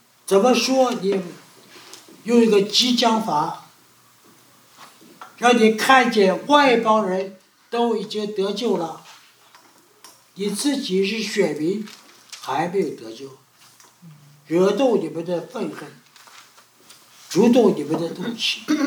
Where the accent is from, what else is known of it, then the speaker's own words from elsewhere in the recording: China; 像我们中国人，很多人只知道信佛，只知道信道教什么啊等等等等